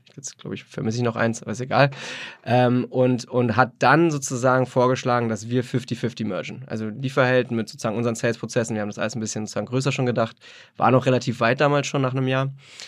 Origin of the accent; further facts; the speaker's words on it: Berlin, Germany; Ich bin aus Berlin. Berlin, gebürtiger Berliner. Bin in Hellersdorf aufgewachsen, so ein Randbezirk. Bisschen mehr Platte, ein bisschen mehr arm als reich, sagen wir mal so.